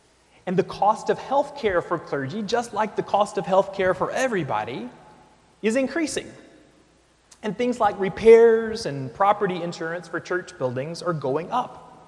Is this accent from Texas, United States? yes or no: yes; Texas, United States; a cemetery not far from my hometown in East Texas.